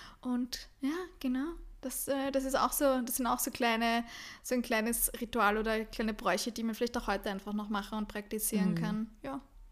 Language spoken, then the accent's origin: German; Austria; Die Gundelrebe, bei uns in Österreich nennt man es Gundelrebe, in Deutschland sagt man oft Gundermann dazu.